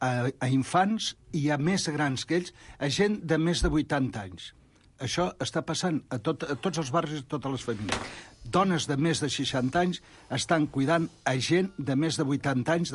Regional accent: Barcelona, Catalonia, Spain; visco a Sants de tota la meva vida

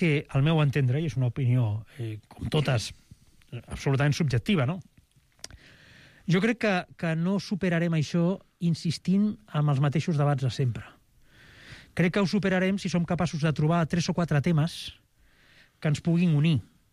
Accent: Tarragona, Catalonia, Spain; Jo sóc un tarragoní, em sento tarragoní, em sento català, em sento una mica asturià perquè els meus pares són asturians i em sento espanyol.

